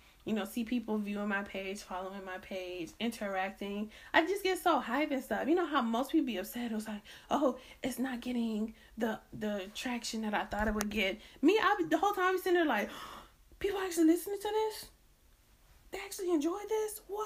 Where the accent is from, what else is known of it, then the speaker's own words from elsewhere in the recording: United States; I grew up in America also, just to add that.